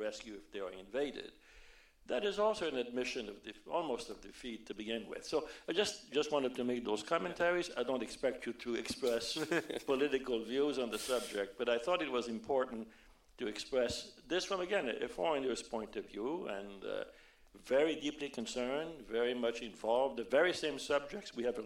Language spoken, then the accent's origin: English; Canada; I'm from Canada.